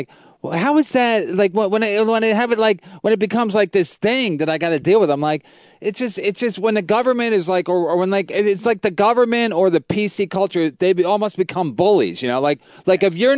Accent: New York, United States; As a New Yorker who works at night, you become open minded

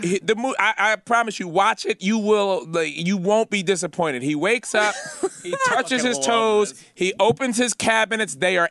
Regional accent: Philadelphia, Pennsylvania, United States; No, I'm from Philly, but you know.

